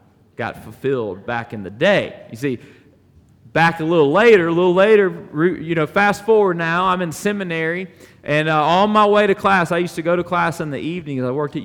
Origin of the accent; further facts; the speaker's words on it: United States; And I am fully American, because to be honest with you, that is my favorite food as well.